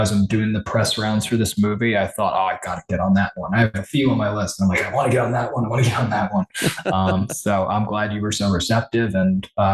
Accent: Brooklyn, New York, United States; It was set in Brooklyn where I grew up. I'm from Brooklyn, New York.

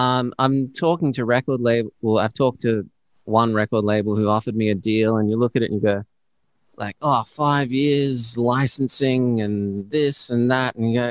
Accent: Brisbane, Queensland, Australia; I was living in Sydney. I'm from Brisbane, which is about 7 million population.

